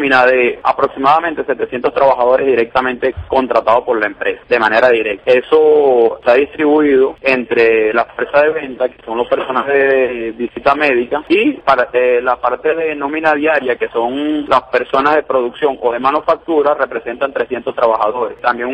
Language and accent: Spanish; Venezuela; somos habitantes de Venezuela, somos de nacionalidad venezolana y sentimos nuestra patria.